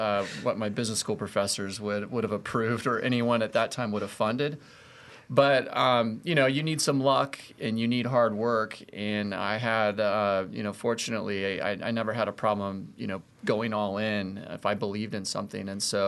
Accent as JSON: {"language": "English", "region": "Colorado", "country": "United States", "tie": "born or raised there", "said": "But I grew up in Colorado and went to school at Colorado State University undergrad"}